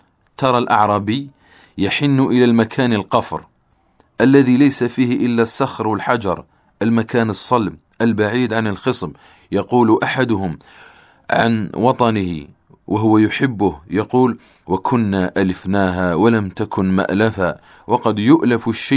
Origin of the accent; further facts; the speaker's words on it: Algeria; اللهم احفظ بلدنا الجزائر